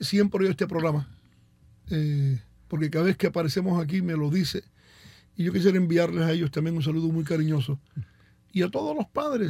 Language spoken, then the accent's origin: Spanish; Matanzas, Cuba; Pero Demetrio y yo tenemos la ventaja de que somos de Matanzas.